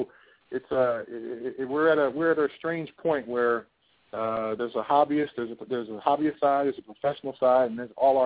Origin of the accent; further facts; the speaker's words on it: Pasadena, California, United States; now in Colorado, United States; camps back in my hometown of Pasadena, California, and I do a lot of coaching in Colorado